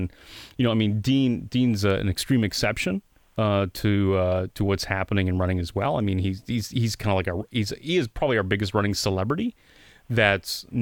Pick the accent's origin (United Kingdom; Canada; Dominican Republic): Canada; now in Detroit, United States; we still kind of celebrate, even though we're Canadian.